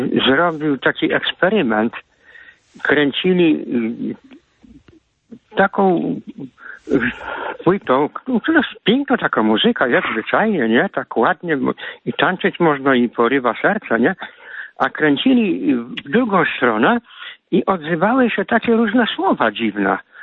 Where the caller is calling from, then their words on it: Słupsk, Pomeranian Voivodeship, Poland; przedstawiam się jeszcze raz … ze Słupska